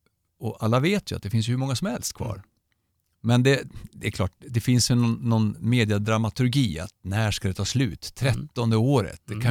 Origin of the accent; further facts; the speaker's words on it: Skellefteå, Västerbotten County, Sweden; Jag är född eller uppväxt i Skellefteå, hockeystad.